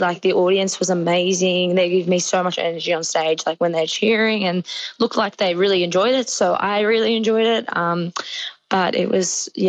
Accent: Sydney, New South Wales, Australia; born and raised in Sydney, Australia has been, you know, that's where I live.

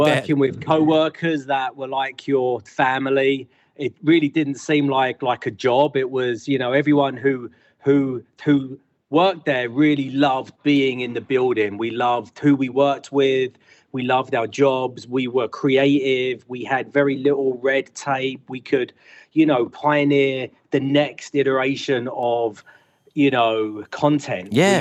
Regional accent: London, United Kingdom; now in United States; I grew up in London, England

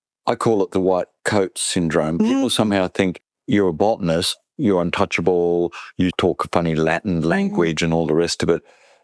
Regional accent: Australia; we're Australian, we pick ourselves up, we move on

